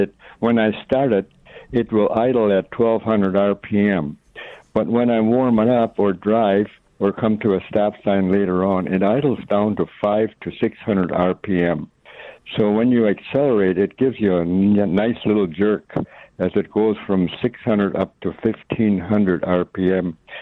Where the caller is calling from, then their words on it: Springfield, United States; Yes, I'm from Springfield.